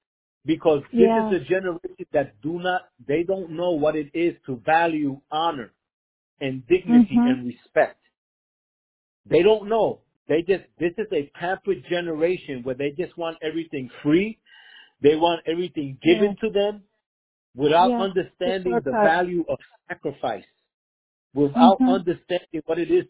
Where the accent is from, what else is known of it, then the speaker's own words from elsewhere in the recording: Brooklyn, New York, United States; You know, I was raised in Brooklyn, New York, where, and I'm not gonna say the word because I know they're still.